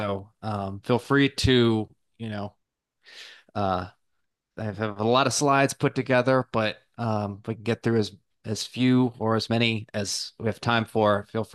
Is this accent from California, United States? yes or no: yes; California, United States; moved away; also born or lived in East Coast; Originally, I'm from California and kind of have found myself on the East Coast for, pretty much the entire time since high school through the Navy and then, coming out here for work.